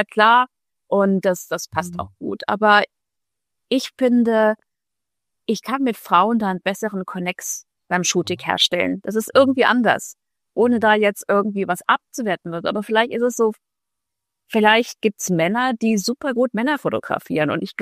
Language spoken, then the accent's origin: German; Frankfurt, Hesse, Germany; moved away as an adult; now in Munich, Germany; Bin aber keine Münchnerin. Ich bin eigentlich Frankfurterin. Und mich hat es vor 14 Jahren nach München verschlagen.